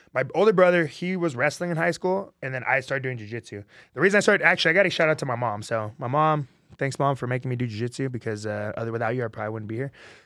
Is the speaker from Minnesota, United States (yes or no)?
no; California, United States; So I grew up in Inland Empire, actually.